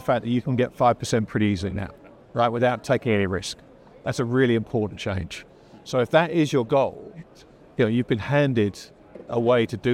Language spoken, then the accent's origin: English; England, United Kingdom; I'm English. We know all about the rain.